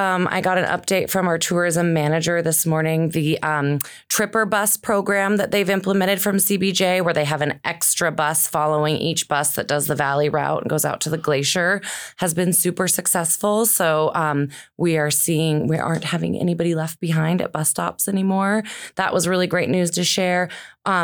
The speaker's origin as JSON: {"language": "English", "town": "Juneau", "region": "Alaska", "country": "United States", "tie": "born or raised there", "said": "Well, I am born and raised in Juneau, and I grew up working in a little gift shop downtown"}